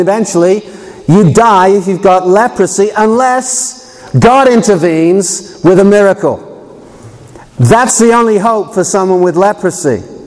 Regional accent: United Kingdom; now in United States; I come from the United Kingdom originally. I'm now fully-fledged American. I can vote. But I don't have the accent that shows that.

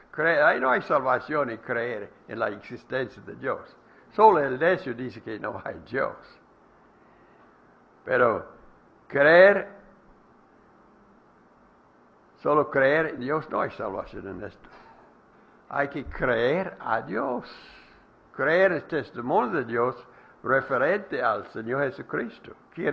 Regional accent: Alabama, United States; also born or lived in Texas; Yo nací, crecí en Alabama, luego fui a Texas

